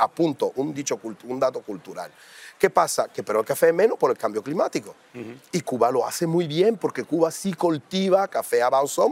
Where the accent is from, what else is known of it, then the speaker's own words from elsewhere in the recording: Turin, Piedmont, Italy; Spanish is a second language; yo soy de Torino